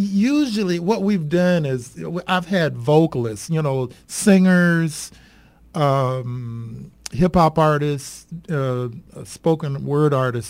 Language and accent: English; Oakland, California, United States; Well, I grew up here in the Bay Area, over in the East Bay. I was born and raised in Oakland. And I'm a product of the Oakland Public Schools.